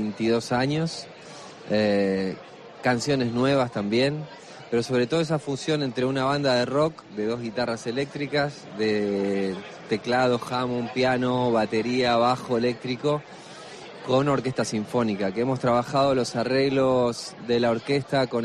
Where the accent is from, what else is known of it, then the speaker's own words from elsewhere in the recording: Argentina; Aparte, a mí que me gusta la carne, como buen argentino, espectacular.